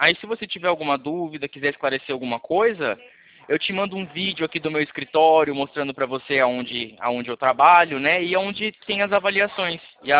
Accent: São Paulo, Brazil; Eu sou de São Paulo. Meu escritório fica aqui em Itu.

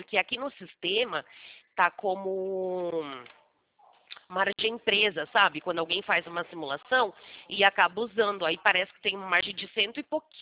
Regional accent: São Paulo, Brazil; eu não sou da sua região, eu sou de São Paulo.

